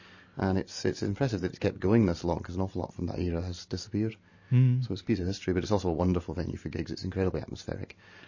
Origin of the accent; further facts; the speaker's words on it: Scotland, United Kingdom; And, I mean, as a Scot, I grew up with the idea that moving away to find work and fortune was very much what you did.